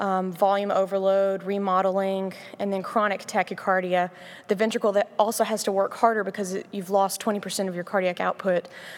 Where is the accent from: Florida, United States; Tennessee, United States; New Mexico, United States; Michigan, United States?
Tennessee, United States; Memphis; Like Dr. Cooley said, I'm from Memphis.